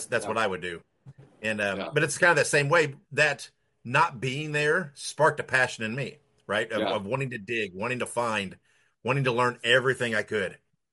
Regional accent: Indiana, United States; I was born and raised in Indiana originally.

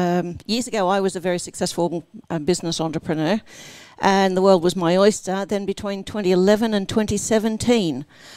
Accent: Queensland, Australia; I'm a Queenslander.

